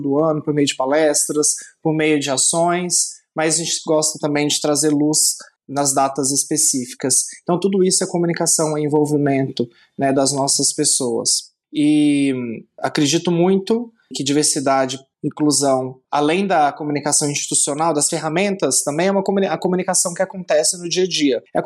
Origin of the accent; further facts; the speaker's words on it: Belo Horizonte, Minas Gerais, Brazil; now in São Paulo, Brazil; Quando eu cheguei em São Paulo, né, eu sou de Belo Horizonte